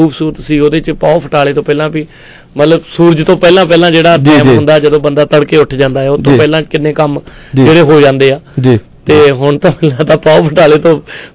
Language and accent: Punjabi; Punjab, India; accent: Majhi; ਤੇ ਉਹ ਫਿਰ ਸਾਡੀ ਬੋਲੀ ਵੀ ਸੇਮ ਹੀ ਆ ਮਾਝੇ ਦੀ, ਸਾਡੀ ਬਟਾਲਾ ਗੁਰਦਾਸਪੁਰ ਅੰਮ੍ਰਿਤਸਰ ਸਾਡਾ ਬਾਰਡਰ ਏਰੀਆ ਆ